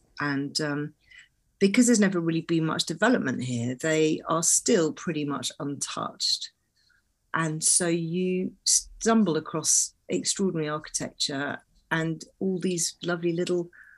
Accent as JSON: {"language": "English", "region": "London", "country": "United Kingdom", "tie": "born or raised there", "lives_now": "Somerset, England", "said": "I grew up in London, but I'm actually, my grandparents did live in Somerset. So I used to come even as a kid."}